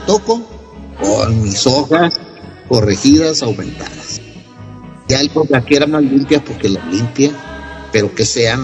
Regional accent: Mazatlán, Sinaloa, Mexico; moved away; yo no soy de Baja California Sur, yo soy de Sinaloa, de Mazatlán, Sinaloa, y llegué hace 47 años, soy subcaliforniano porque quiero

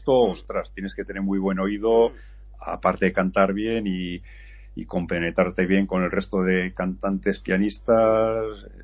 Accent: Basauri, Basque Country, Spain; porque es de Basauri, de mi pueblo

